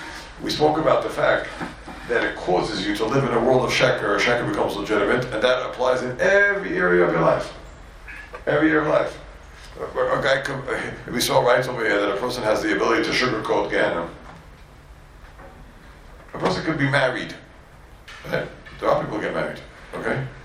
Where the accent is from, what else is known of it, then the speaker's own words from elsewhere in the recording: Borough Park, New York, United States; And I'm sorry, I'm Hungarian from Borough Park. We never do wrong.